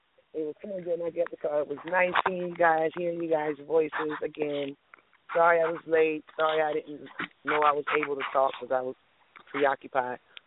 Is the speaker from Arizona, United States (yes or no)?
no; Brooklyn, New York, United States; I'm from Brooklyn originally, and grew up around a lot of Nigerians, a lot of Haitians, a lot of Caribbean people, a lot of African people.